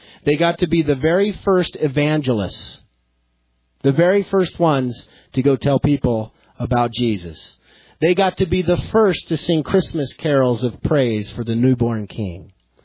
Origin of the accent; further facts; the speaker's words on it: Albuquerque, New Mexico, United States; now in El Paso, United States; I know when I grew up in Albuquerque, there was a church that always had a living nativity scene.